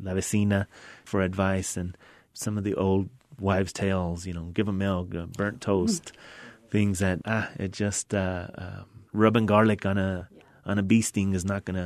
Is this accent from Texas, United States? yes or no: yes; Texas, United States; Well, I'm originally from the Big Bend area, and I graduated from Presidio High School. My parents still live in Presidio.